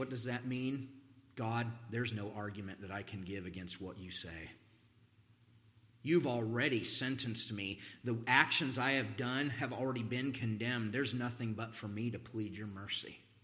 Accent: Ohio, United States; I remember thinking about this, even when I was an unsaved boy growing up in Ohio.

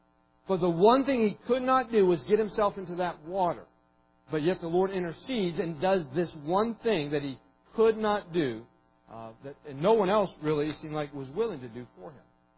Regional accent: Bertha Hill, West Virginia, United States; when I grew up in West Virginia, Bertha Hill, there were two groups, two families

